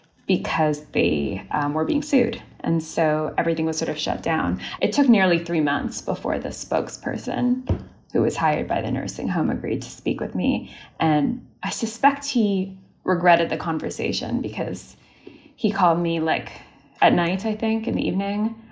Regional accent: Canada; now in United States; I'm Canadian and I'm Austrian.

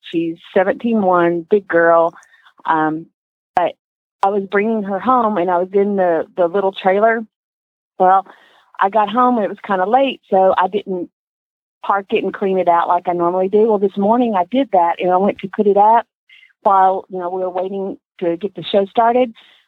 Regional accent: Wills Point, Texas, United States; from Wills Point, Texas, subbing for Glenn the Greek.

